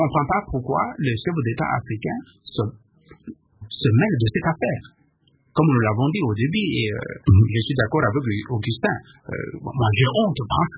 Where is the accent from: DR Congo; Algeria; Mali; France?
DR Congo; chez nous en RDC